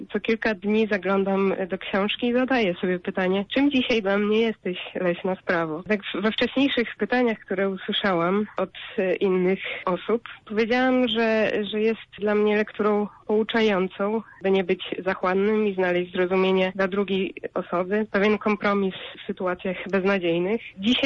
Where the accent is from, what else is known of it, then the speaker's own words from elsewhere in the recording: Sanok, Subcarpathian Voivodeship, Poland; Wychowałam się w Sanoku.